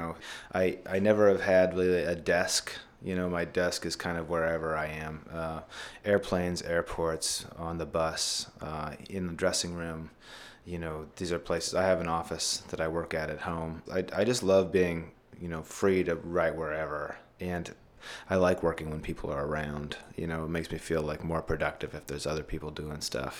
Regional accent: Idaho, United States; I'm from Idaho originally, so writing about the West was something that's always been in my head.

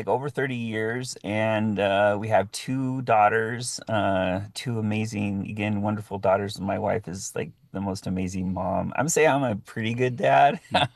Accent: Wyoming, United States; also born or lived in New Mexico / Colorado / Utah; So I'm originally from New Mexico. I'm a Hickory Apache, Mexica, and Chichimeca. I was left at an orphanage in Denver, Colorado, and then transferred up to an orphanage in St. Joseph's Orphanage in Wyoming, and then was adopted and raised in Wyoming and Utah.

